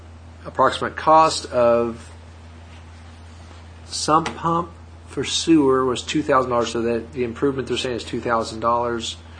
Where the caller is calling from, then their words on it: Missouri, United States; I'm calling from Taney County, Missouri.